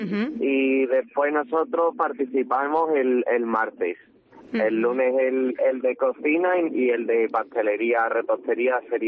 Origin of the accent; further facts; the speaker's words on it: Extremadura, Spain; orgullo de ser extremeño y poner nuestra tierra en valor